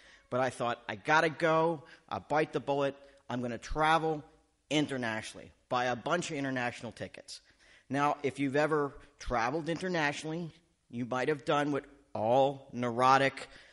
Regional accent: Canada; no, Canadian. I'm from Canada.

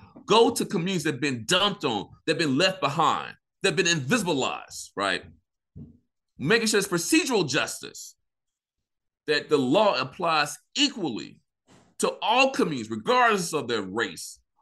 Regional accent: Vicksburg, Mississippi, United States; I grew up in Mississippi. I got exposure to EJ issues, environmental justice issues as a kid. Now, when I grew up, you know, in Vicksburg, Mississippi, I lived near the river

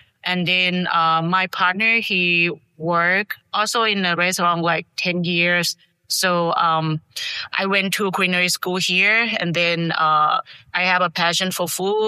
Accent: Thailand; English is a second language; now in Maryland, United States; I'm not from here. I'm from Thailand.

